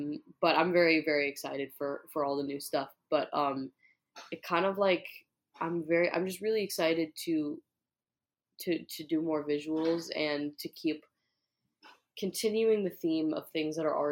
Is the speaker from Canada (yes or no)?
no; Annapolis, Maryland, United States; I'm from Annapolis and like it's a big like sailing, like everybody sails there.